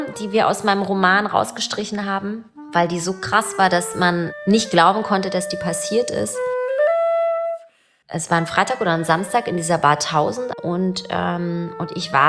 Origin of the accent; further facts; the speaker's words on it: Berlin, Germany; Ich bin 1981 in Ost-Berlin geboren und in Pankow aufgewachsen.